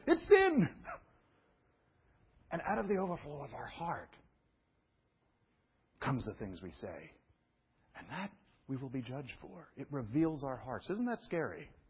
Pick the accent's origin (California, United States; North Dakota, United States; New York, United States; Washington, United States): New York, United States; Brooklyn; I've shared this with you before because I'm from Brooklyn. You should have heard the way.